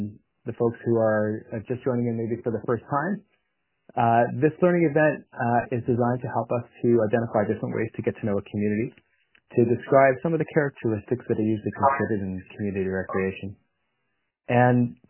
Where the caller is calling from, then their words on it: Yellowknife, Northwest Territories, Canada; it's also sometimes known as Yellowknife in the Northwest Territories.